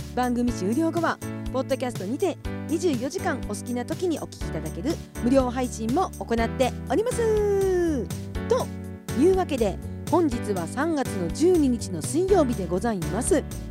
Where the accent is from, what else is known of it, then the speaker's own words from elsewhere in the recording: Kushiro, Hokkaido, Japan; 私の地元北海道釧路市